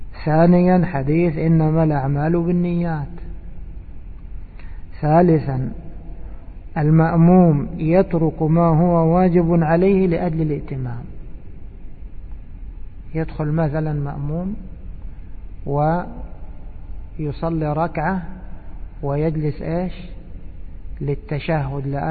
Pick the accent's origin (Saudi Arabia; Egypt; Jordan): Egypt; وهي صورة مشهورة في بلادنا مصر